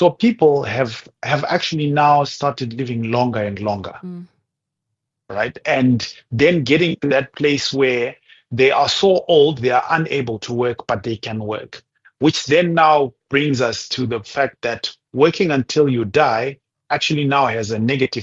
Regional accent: Zimbabwe; Growing up, a country I grew up in Zim

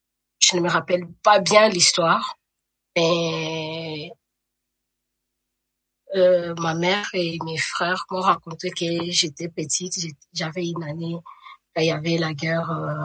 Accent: Goma, North Kivu, DR Congo; born there; Je suis née à Goma.

